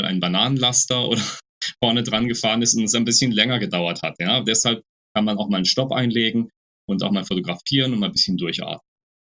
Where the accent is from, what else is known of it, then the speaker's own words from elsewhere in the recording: Baden-Württemberg, Germany; born there; ich als gebürtiger Schwarzwälder, ich mag die Berge auch ein bisschen